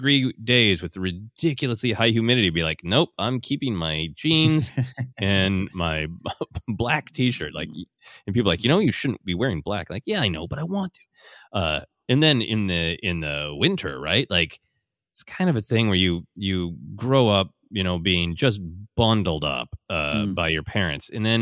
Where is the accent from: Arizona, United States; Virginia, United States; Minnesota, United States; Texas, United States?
Minnesota, United States; Growing up in Minnesota, where Minnesota outside of Minnesota is kind of famous for being cold.